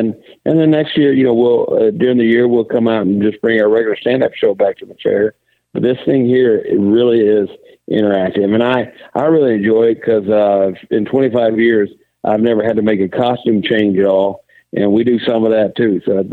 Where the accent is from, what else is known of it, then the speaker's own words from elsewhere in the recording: Blue Mound, Texas, United States; I was born and raised in Blue Mound. I'm a fifth-generation Texan, so my family's actually been in Texas on my dad's side